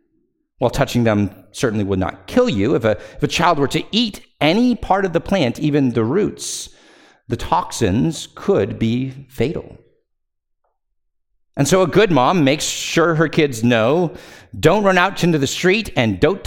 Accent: California, United States; Well, growing up in California, on our street, we had several oleander bushes.

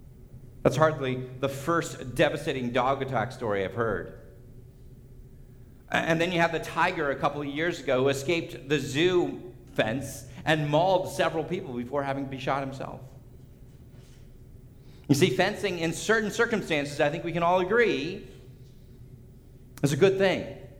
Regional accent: California, United States; now in Michigan, United States; One of the stark contrasts of a Michigan suburb compared to the ones I grew up in Southern California is fences.

